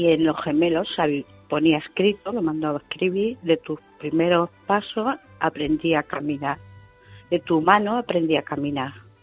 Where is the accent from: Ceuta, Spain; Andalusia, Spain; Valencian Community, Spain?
Andalusia, Spain; now in Lérida, Spain; es que vivo en Cataluña, vivo en Lérida y me emociono porque soy andaluza